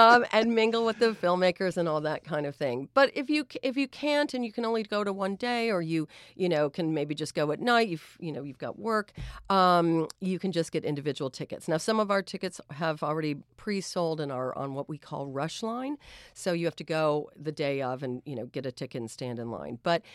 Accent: Lenox, Massachusetts, United States; Lenox is my hometown, so it's fun to bring this to Lenox, too.

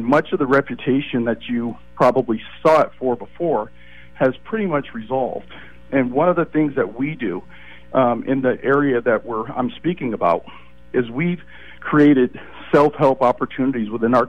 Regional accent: Oakland, California, United States; We've been born and raised in Oakland through all of its adversity.

